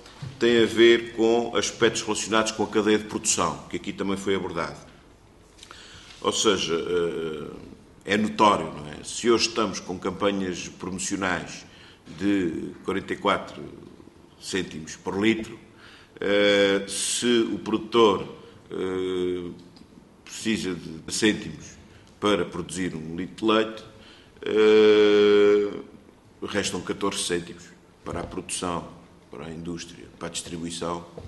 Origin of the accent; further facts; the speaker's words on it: Azores, Portugal; Eu também sou açoriano, portanto conheço bem